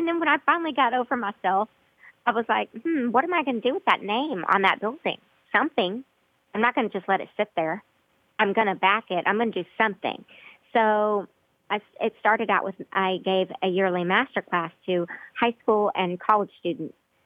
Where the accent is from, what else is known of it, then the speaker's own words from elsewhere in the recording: Broken Arrow, Oklahoma, United States; 10 years ago in my hometown of Broken Arrow, they opened a theater.